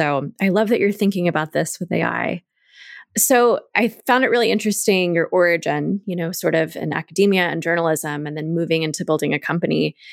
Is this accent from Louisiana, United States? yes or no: no; Texas, United States; I'm in America and I'm from Texas. I've lived in Texas my whole life